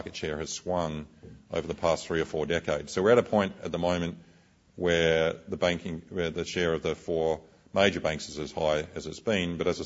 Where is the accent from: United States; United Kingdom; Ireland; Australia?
Australia; Adelaide, South Australia; I come from Adelaide, so despite most people are unaware of the fact that South Australia also has a decent amount of mining there too.